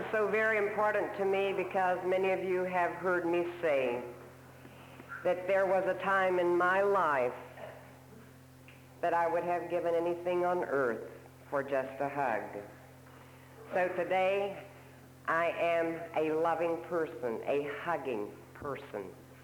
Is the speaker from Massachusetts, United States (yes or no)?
no; Wilkinson, West Virginia, United States; I am from Wilkinson, West Virginia, which is a little suburb of Logan, West Virginia.